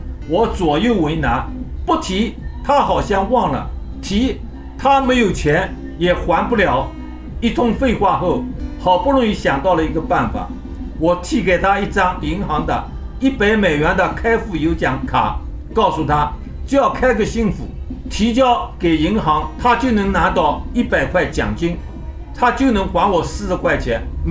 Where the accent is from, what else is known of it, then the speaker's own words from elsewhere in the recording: China; 我是中国人